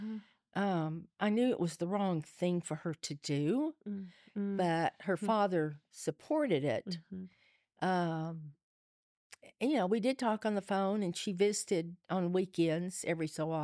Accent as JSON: {"language": "English", "region": "Tennessee", "country": "United States", "tie": "born or raised there", "said": "We're in Tennessee."}